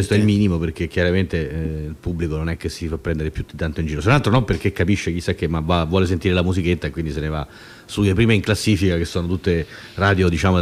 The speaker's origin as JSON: {"language": "Italian", "town": "Rome", "region": "Lazio", "country": "Italy", "said": "perché noi siamo romani, abitiamo qui, quindi noi abbiamo dato il patrocinio anche noi come città, e io come abitante di questa città"}